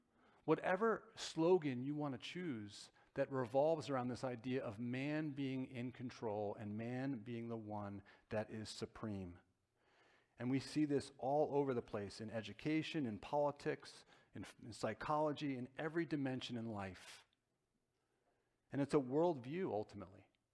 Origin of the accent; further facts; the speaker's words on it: New Jersey, United States; I grew up in Bergen County. Very, very wealthy county.